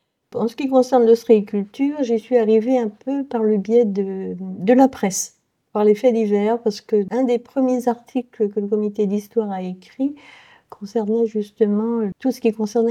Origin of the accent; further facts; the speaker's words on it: Locmiquélic, Brittany, France; born there; je suis née à Locmiquélic, donc je suis une vraie Minaouette.